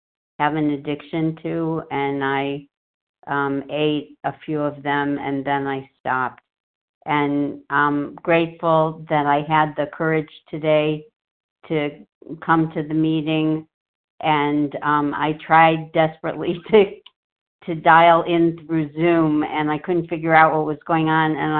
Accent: Twinsburg, Ohio, United States; I'm from Twinsburg, Ohio, outside Cleveland

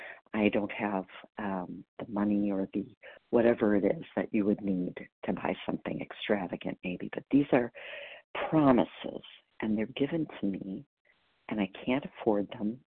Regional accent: Wisconsin, United States; I'm from Wisconsin.

